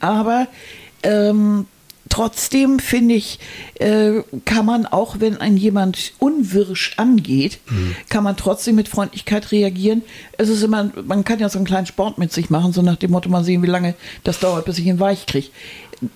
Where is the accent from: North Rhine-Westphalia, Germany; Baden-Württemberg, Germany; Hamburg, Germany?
Hamburg, Germany; Wir sind in Hamburg, in Horn-Billstedt aufgewachsen. Das ist ein sogenannter sozialer Brennpunkt.